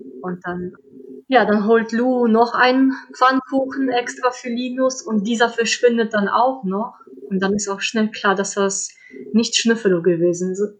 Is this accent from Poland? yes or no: yes; Poland; now in Mönchengladbach, Germany; ich wohne mittlerweile in München-Gladbach. Ich komme ursprünglich aus Polen